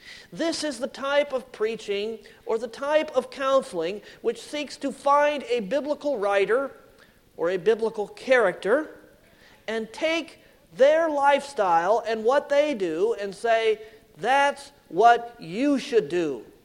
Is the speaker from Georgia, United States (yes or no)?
no; Iowa, United States; And of course, we don't have too many movies in Iowa that are made there.